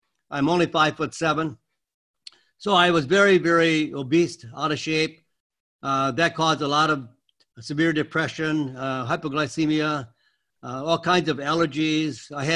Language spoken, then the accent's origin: English; Green Bay, Wisconsin, United States; I come from Green Bay, Wisconsin, and at the time when I joined the Marine Corps, there was no such thing as a health food store in Green Bay.